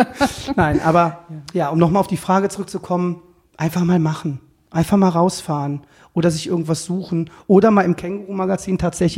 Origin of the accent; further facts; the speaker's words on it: Cologne, North Rhine-Westphalia, Germany; ich bin aus Köln-Buchforst, also ich bin im Buchforst groß geworden und wir hatten eine kleine Wohnung, 75 Quadratmeter.